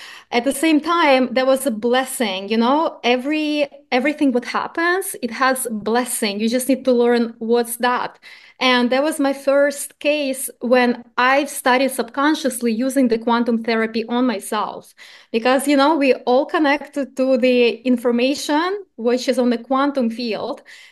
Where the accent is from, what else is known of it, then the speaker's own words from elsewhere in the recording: Crimea, Ukraine; originally, as you said, I was born and raised in Crimea in a medical family.